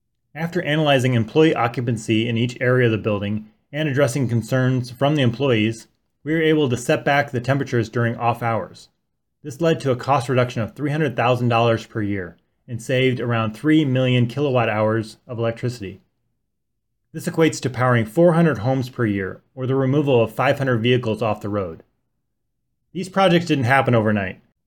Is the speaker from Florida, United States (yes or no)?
no; Iowa City, Iowa, United States; I grew up in Iowa City my whole life, and that is where the University of Iowa is located.